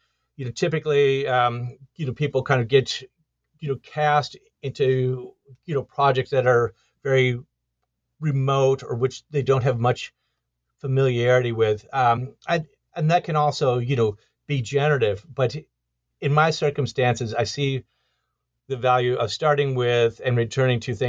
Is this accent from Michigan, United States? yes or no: yes; Detroit, Michigan, United States; I grew up in Detroit, Michigan, and I, that was in the 1970s, a very disruptive time. We had the kind of economic collapse. And also as a white kid in a predominantly African-American city